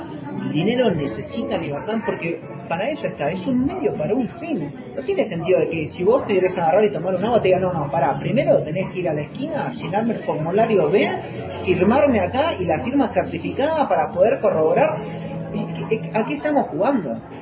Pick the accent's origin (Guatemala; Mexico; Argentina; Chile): Argentina; moved away; also born or lived in Bolivia / Brazil / Colombia / Spain; Yo nací en Bolivia, me fui a vivir cuando era muy chico a Argentina, después viví en Brasil, viví en Colombia, ¿dónde más viví? En Bolivia, viví en España